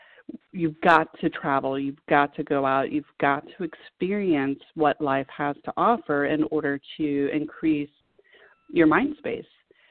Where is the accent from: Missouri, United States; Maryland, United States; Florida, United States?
Florida, United States; Miami; growing up in Miami, it's very multicultural.